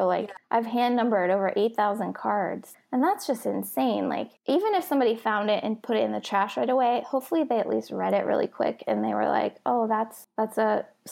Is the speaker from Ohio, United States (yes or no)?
yes; Ohio, United States; now in Nashville, United States; then we moved to Nashville from my hometown in Ohio.